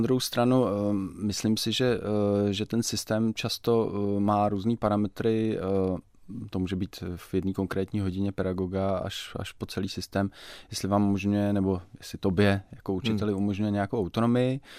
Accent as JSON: {"language": "Czech", "region": "Vysočina Region", "country": "Czechia", "said": "tak jsem se rozhodl vrátit na Vysočinu, odkud pocházím."}